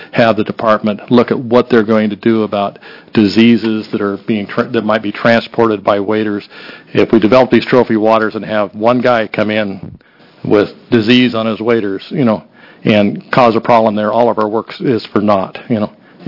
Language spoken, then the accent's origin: English; Gold Beach, Oregon, United States; I am from Gold Beach, Oregon. I'm a lifelong Oregonian. I've lived around the state in various places.